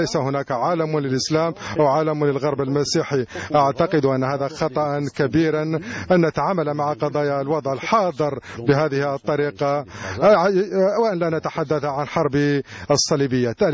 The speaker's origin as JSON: {"language": "Arabic", "country": "France", "said": "وأنا فرنسي أتعلق كثيرا بقيم الجمهورية الفرنسية"}